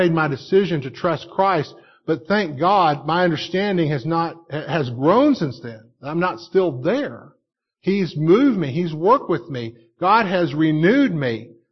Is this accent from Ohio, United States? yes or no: no; Texas, United States; I grew up in Texas. I'm a person that grew up in an evangelical tradition.